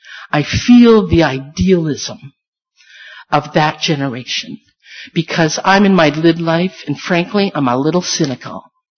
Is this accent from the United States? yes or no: no; Elmwood, Manitoba, Canada; I mean, I grew up in Elmwood. I did not know of these things. I didn't know about combines and stuff.